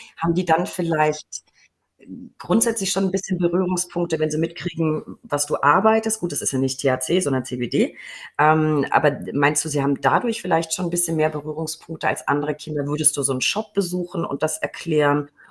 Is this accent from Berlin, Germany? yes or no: no; Würzburg, Bavaria, Germany; Toller Film, spielt in meiner Heimat Würzburg